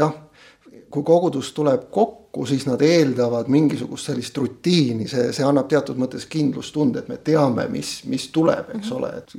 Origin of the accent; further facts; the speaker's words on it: Kohila, Rapla County, Estonia; also born or lived in Pärnu; Mina sündisin pastori peres Pärnu Metodisti koguduse keskel. Sealt kolisime Kohilasse, usule tulin Kohila Baptisti koguduses.